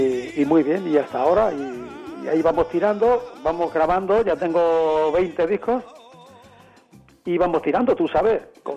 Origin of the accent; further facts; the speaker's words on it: Castellar de Santiago, Castilla-La Mancha, Spain; Vecinos de mi pueblo, de Castellar de Santiago.